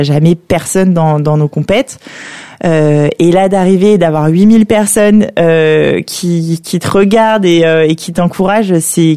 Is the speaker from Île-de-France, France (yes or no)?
no; Lyon, Auvergne-Rhône-Alpes, France; Alors, j'ai 31 ans, comme tu l'as si bien dit. Je suis lyonnaise et je suis au club d'escrime de Saint-Gratien du coup depuis 2016, depuis après les Jeux de Rio auxquels j'ai participé. Je suis arrivée en région parisienne à 18